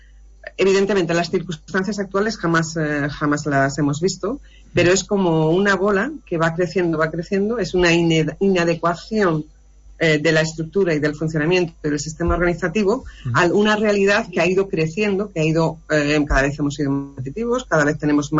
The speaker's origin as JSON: {"language": "Spanish", "town": "Alicante", "region": "Valencian Community", "country": "Spain", "said": "Soy alicantina, puede que algo pille"}